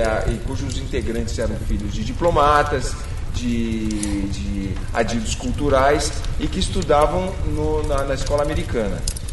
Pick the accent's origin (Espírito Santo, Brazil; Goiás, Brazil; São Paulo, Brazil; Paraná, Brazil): Paraná, Brazil; Curitiba; now in Brasília, Brazil; Então saímos aqui de Curitiba, eu, meu pai, minha mãe e minha irmã. Núcleo de curitibanos que foram morar em Brasília.